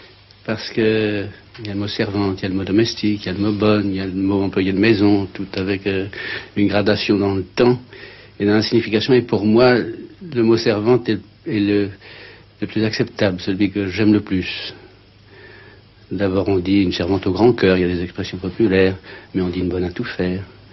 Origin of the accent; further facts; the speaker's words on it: Avranches, Normandy, France; Moi, je suis originaire de la Manche et c'était à Vranches.